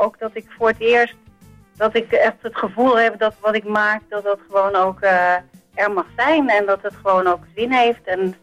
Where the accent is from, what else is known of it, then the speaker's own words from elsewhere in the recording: Nieuw-Vennep, North Holland, Netherlands; ik ben opgegroeid in Nieuw-Vennep. Mijn vader die is eigenlijk bolleboer geweest.